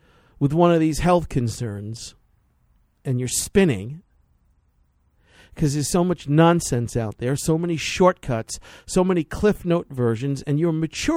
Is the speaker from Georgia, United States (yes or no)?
no; New York City, New York, United States; I was raised originally in the Catholic Church. And that was a lot of fun, and I got great educations. But back then in the 60s and 70s in New York City, there was a lot of focus on the suffering.